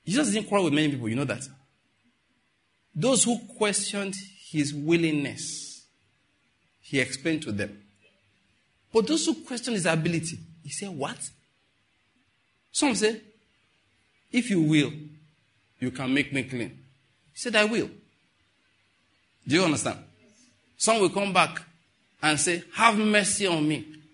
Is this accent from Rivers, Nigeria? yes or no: no; Ondo, Nigeria; also born or lived in Owo / Edo State / Taraba State / Lagos State; I was born in Owo, grew up in Ondo State, went to school in Edo State, university I'm talking about now, served in Taraba State, did postgraduate in Lagos State, then crossed all the way to Enugu State.